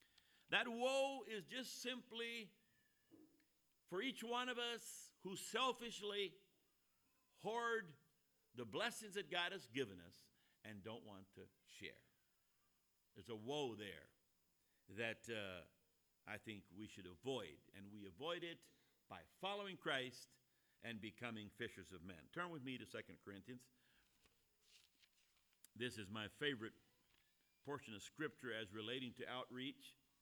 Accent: Hawaii, United States; How do you know I'm from Hawaii?

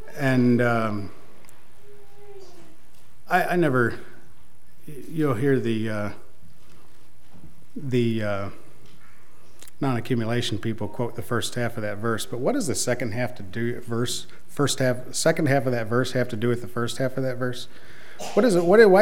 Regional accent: Michigan, United States; But I grew up in Michigan, and it's a different culture than around here. Sometimes people say they're rednecks that are 1,000 miles too far north.

